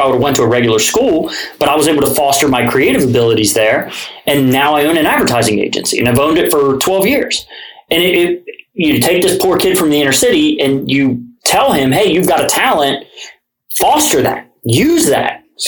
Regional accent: Cincinnati, Ohio, United States; I grew up in Price Hill, too, and I lived behind the First Skyline.

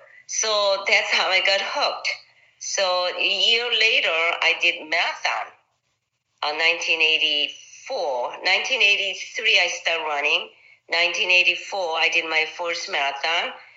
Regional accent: Seoul, South Korea; I made a trip to my hometown, Seoul, Korea, and I came home a few extra pounds.

